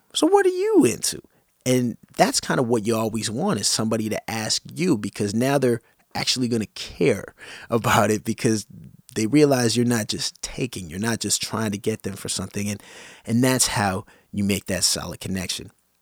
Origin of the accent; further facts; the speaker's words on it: Canada; But I will often wear a Toronto Blue Jays hat, or something that is Toronto, or something that is Canadian, because right away that's going to signal to somebody that I'm Canadian.